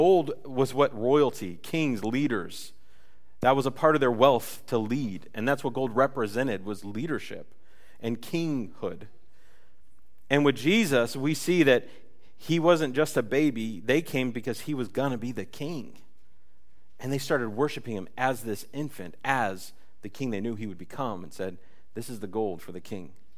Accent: Bowling Green, Ohio, United States; born there; I was born in Bowling Green, Ohio. That is the flattest part of Ohio, and it's boring.

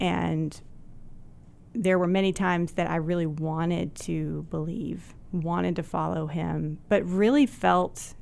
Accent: Simpsonville, South Carolina, United States; I grew up in Simpsonville, South Carolina, which is a small town in the upstate of South Carolina near Greenville.

